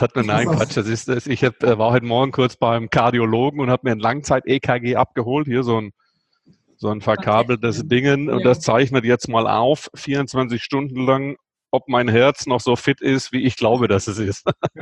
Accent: Friedrichshafen, Baden-Württemberg, Germany; bin ja am Bodensee in Friedrichshafen groß geworden.

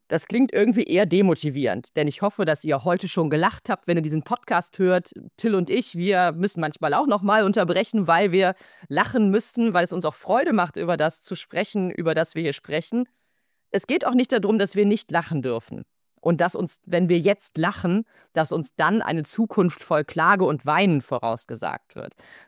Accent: Rhineland, Germany; ich als Rheinländerin mitten in der Session

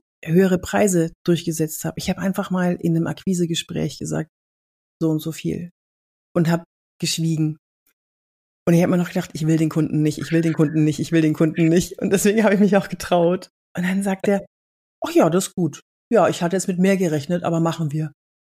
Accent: Cologne, North Rhine-Westphalia, Germany; Ich war in Düsseldorf und ich komme aus Köln.

